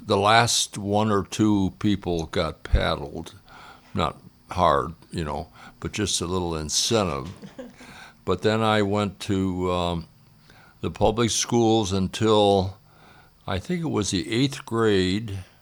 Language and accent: English; Dearborn, Michigan, United States; also born or lived in Detroit; I was born in Detroit at Henry Ford Hospital and moved to Dearborn in 1941, where my folks were building a new house.